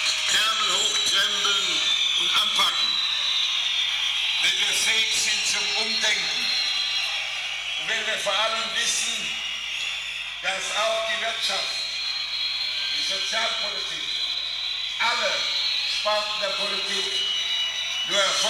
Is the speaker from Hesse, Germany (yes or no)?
no; Ludwigshafen, Rhineland-Palatinate, Germany; im zerstörten Ludwigshafen, meiner Heimatstadt